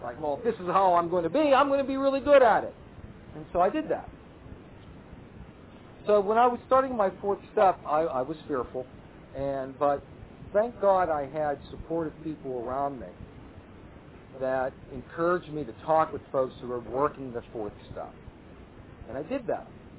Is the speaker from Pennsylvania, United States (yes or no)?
yes; Pittsburgh, Pennsylvania, United States; Sometimes when I say higher power, I think I can't help but think I'm from Pittsburgh.